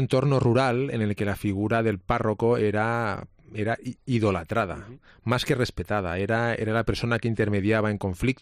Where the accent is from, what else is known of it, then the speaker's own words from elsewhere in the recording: Ibiza, Balearic Islands, Spain; Dos, porque era en Ibiza, en mi tierra.